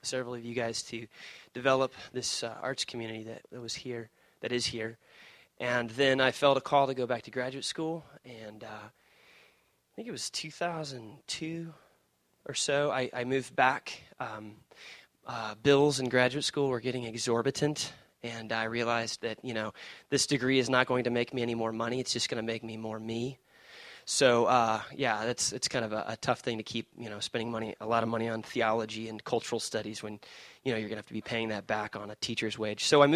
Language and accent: English; Illinois, United States; now in Michigan, United States; I grew up in Illinois before I moved here, and I was like, I'm never going to live in Michigan.